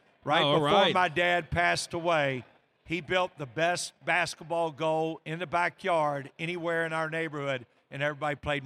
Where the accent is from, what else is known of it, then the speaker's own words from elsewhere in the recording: Louisville, Kentucky, United States; I grew up on Central Avenue. A lot of people had a swing set in their backyard. I had Churchill Downs.